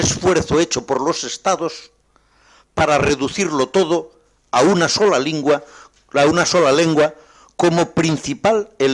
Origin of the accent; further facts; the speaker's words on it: Galicia, Spain; Los gallegos comemos más que los andaluces. Tenemos un acento distinto cuando hablamos el español.